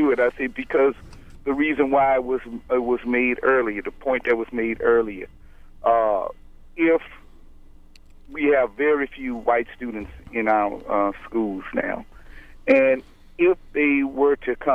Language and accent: English; Louisiana, United States; I'm originally from Louisiana.